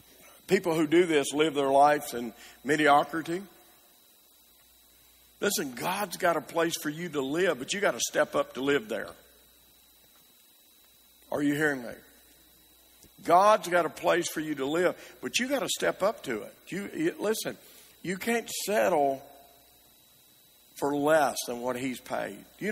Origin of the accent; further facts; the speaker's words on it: Arkansas, United States; I grew up in Arkansas. I was there when he was governor.